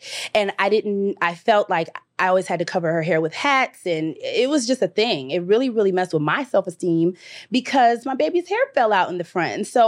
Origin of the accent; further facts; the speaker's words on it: Los Angeles, California, United States; Born and raised in California, Los Angeles, California, Hollywood, West Hollywood, Beverly Hills. That was my spot.